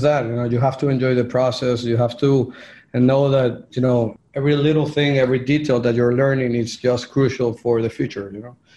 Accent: Venezuela; English is a second language; because we come from Venezuela out of town.

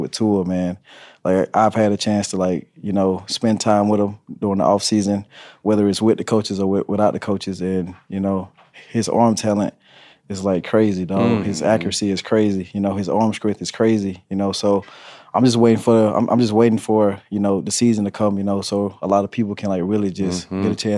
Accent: Georgia, United States; You know, I'm from South Georgia, dog.

